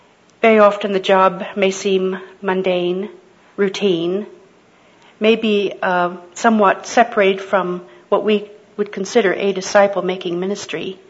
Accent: California, United States; I am from California. I hesitate to say that because I don't know if California is going to be there very much longer. I grew up there and went to Stanford

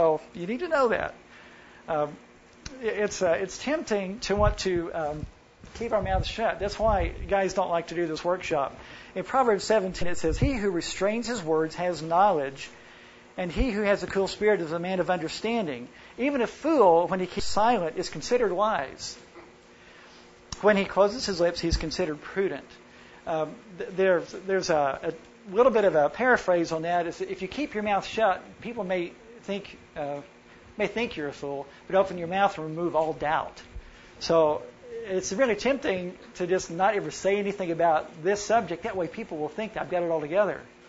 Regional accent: Oklahoma City, Oklahoma, United States; I grew up in Oklahoma City, and one of the places we'd go as kids was the zoo.

